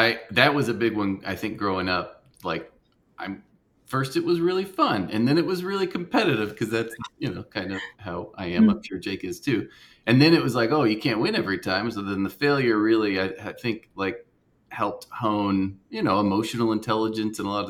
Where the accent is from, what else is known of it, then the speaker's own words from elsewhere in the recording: Carbondale, Illinois, United States; So I grew up in Carbondale, Illinois, and stayed there the majority of, you know, through college.